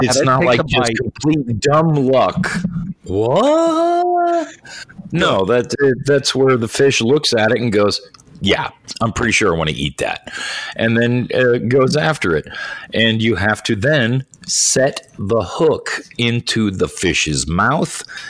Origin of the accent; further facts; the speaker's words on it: Florida, United States; And, you know, and growing up in Florida, there's a lot of lakes to go fish in.